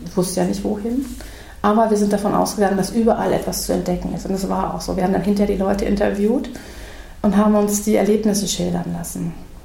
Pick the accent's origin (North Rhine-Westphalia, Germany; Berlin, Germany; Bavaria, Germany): North Rhine-Westphalia, Germany; Paderborn; ich komme aus Paderborn